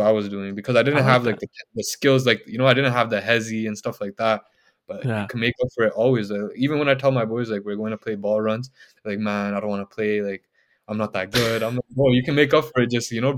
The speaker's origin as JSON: {"language": "English", "country": "Canada", "tie": "born there", "said": "I was born in Canada. My parents came before, and I'm the eldest sibling of four."}